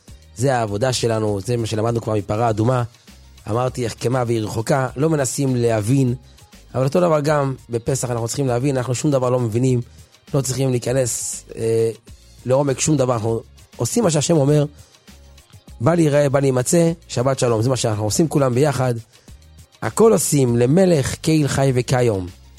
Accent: Jerusalem, Jerusalem District, Israel; מהשכונה שאני גרתי בה, בבתי הונגרים, גדלתי שם. שם, במאה שערים

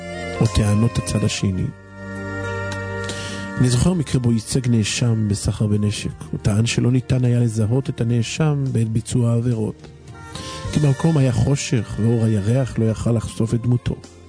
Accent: Kiryat Gat, Southern District, Israel; מקריית גת

